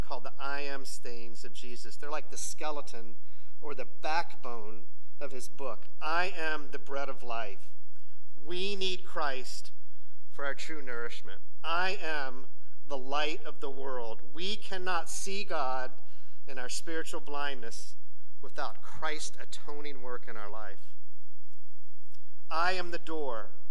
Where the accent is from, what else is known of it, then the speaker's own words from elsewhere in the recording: Atlanta, Georgia, United States; When I was a child growing up in Atlanta, our home, even though we weren't super well-to-do, my parents loved to have family over